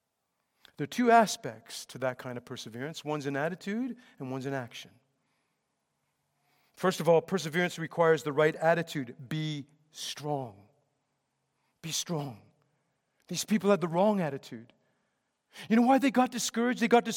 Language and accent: English; Canada; I'm a Canadian too. But as Canadians, I think we're far too emotionally fragile.